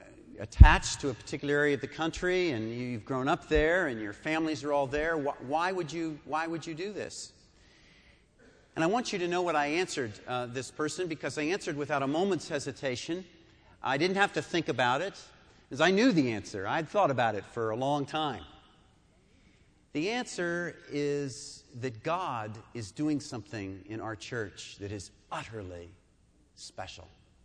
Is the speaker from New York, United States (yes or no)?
yes; New York, United States; I was from the New York area, and that we had spent all of our lives, childhood, teenage years, and adult lives so far on the East Coast